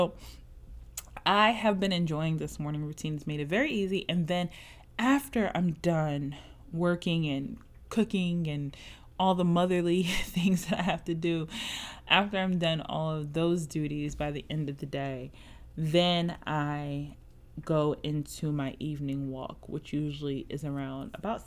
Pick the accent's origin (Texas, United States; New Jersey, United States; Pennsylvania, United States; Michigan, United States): Pennsylvania, United States; Philadelphia; I'm from Philadelphia. Philadelphia, we had a urban clothing store in the city at the time called City Blue.